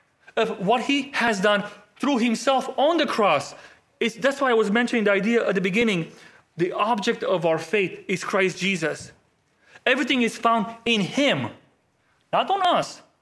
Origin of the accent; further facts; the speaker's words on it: Romania; back in Romania, and don't judge me too much.